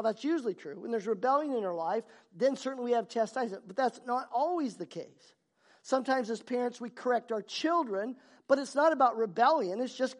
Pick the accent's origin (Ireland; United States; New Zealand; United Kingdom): United States; Idaho; also born or lived in Saskatchewan, Canada; I went to school in Saskatchewan, and I came from Idaho, so driving in Saskatchewan was totally different.